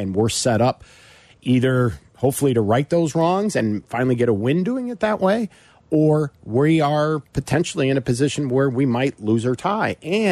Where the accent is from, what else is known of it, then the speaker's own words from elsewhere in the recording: Chicago, Illinois, United States; And being a Chicagoan, knowing that we are hosting this in 2 years